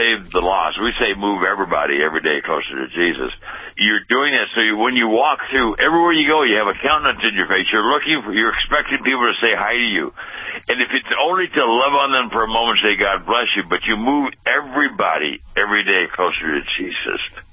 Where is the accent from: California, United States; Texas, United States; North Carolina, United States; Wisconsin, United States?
California, United States; Pasadena; I was born and raised in Pasadena.